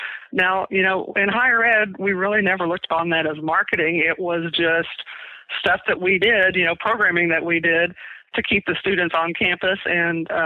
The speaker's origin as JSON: {"language": "English", "town": "Jasper", "region": "Texas", "country": "United States", "tie": "born or raised there", "said": "Now, my hometown has no real big industries. You know, their biggest not any that I'm interested in at any rate. Their biggest industries are bass fishing and timber, neither of which were my target market."}